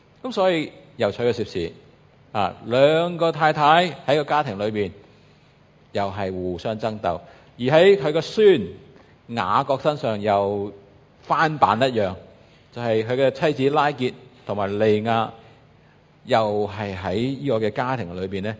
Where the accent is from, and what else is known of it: Hong Kong